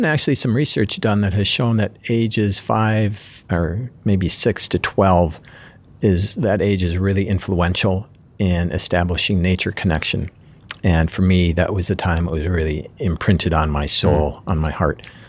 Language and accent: English; Illinois, United States; So I grew up in Northern Illinois, and I referred to myself as a free-range kid. When I was seven, my family moved to the country